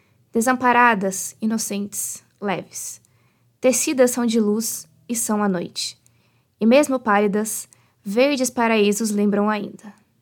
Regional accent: Bauru, São Paulo, Brazil; eu sou de Bauru e hoje eu lembrei de você.

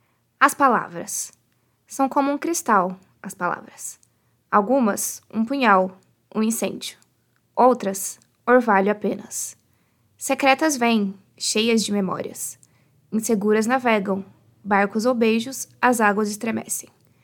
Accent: Bauru, São Paulo, Brazil; eu sou de Bauru e hoje eu lembrei de você.

